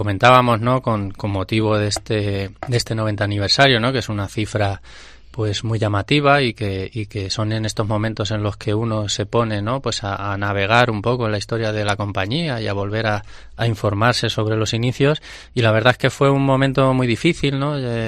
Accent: Toledo, Castilla-La Mancha, Spain; como empresa toledana, ¿no?, pues al final pues las personas que estamos en la empresa o que hemos estado durante generaciones somos de aquí, queremos nuestra tierra

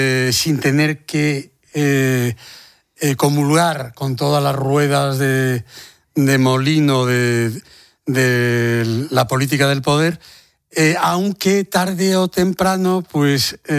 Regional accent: A Coruña, Galicia, Spain; Hay que pensar que yo soy de La Coruña, que he vivido en La Coruña. Mi familia en La Coruña lleva más de 250 años instalada.

